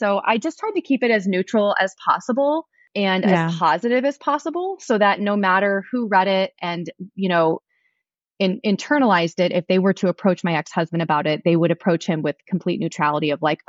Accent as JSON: {"language": "English", "town": "Columbus", "region": "Ohio", "country": "United States", "said": "I am from Columbus, Ohio."}